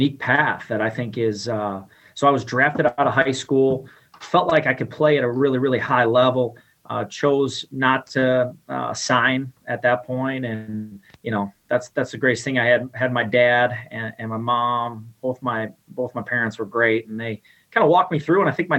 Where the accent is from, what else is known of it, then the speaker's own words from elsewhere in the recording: Chicago, Illinois, United States; You know, when I was down there, I mean, I was from Chicago and there was a lot of people from Louisiana.